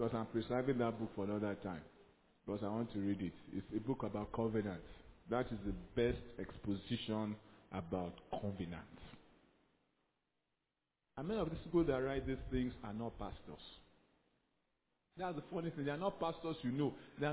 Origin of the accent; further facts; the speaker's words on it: Nigeria; I'm a Nigerian, you know.